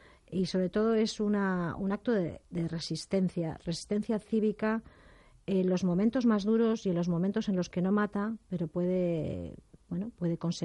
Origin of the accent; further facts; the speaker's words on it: Basque Country, Spain; now in Madrid, Spain; aquí madrileña de adopción y encantada. Pero ha sido muy doloroso, ha sido muy duro porque yo cada vez que volvía a mi tierra y al País Vasco o a Navarra, pues vivía con escolta